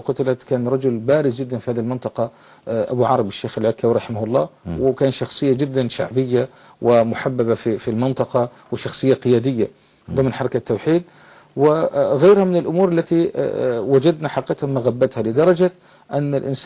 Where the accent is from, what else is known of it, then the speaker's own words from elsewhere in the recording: Lebanon; وهو ما يسمى عندنا في لبنان المناصفة